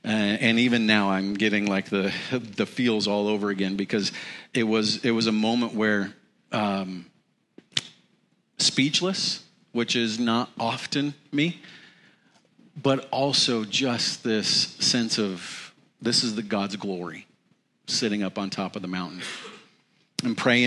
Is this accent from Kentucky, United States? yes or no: no; Colorado, United States; I grew up in Colorado. I can handle this.